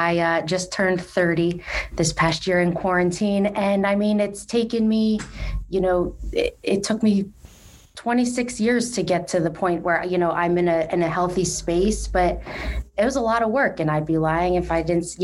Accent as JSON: {"language": "English", "region": "Pennsylvania", "country": "United States", "tie": "born or raised there", "said": "So I grew up right outside of Philly, and I was a weird kid."}